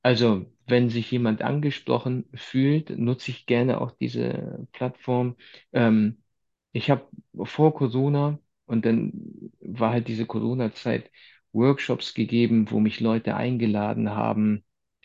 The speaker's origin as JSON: {"language": "German", "region": "Hamburg", "country": "Germany", "said": "Also, erster Fakt ist, ich bin aus Hamburg."}